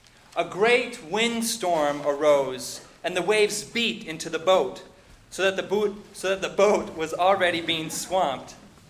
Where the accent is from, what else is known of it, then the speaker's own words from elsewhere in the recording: Minnesota, United States; accent: Minnesota; You got a little bit of my Minnesota accent there. Guess I'm not a true West Coaster yet.